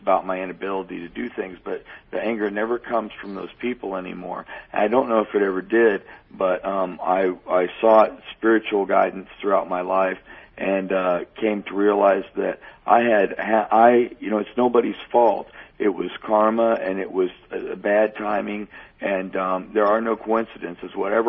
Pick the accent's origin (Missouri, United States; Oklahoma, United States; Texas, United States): Missouri, United States; down where I'm from in southwest Missouri, my hometown.